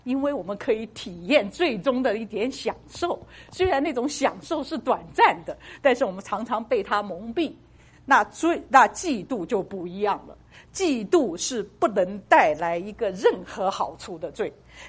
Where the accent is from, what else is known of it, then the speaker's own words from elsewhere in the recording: Sichuan, China; 我们四川人比较好